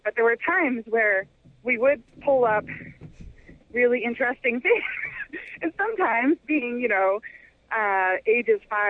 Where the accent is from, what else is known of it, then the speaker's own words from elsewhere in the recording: Castine, Maine, United States; now in Old Orchard Beach, United States; Well, when I was a child, I lived down east in Castine, Maine, which is on Penobscot Bay.